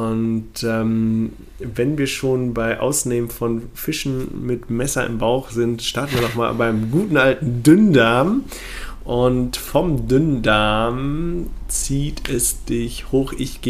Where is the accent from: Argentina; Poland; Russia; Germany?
Germany; North Rhine-Westphalia; ich bin ja aus Nordrhein-Westfalen ursprünglich